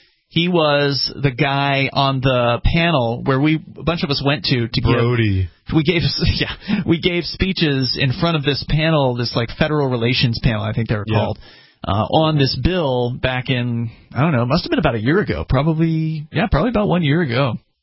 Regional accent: New Hampshire, United States; maybe there is something happening back in my home state of New Hampshire, right?

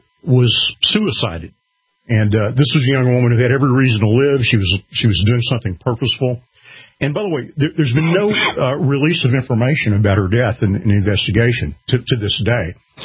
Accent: United States; I'm an American. I'm not a subject. I'm a citizen.

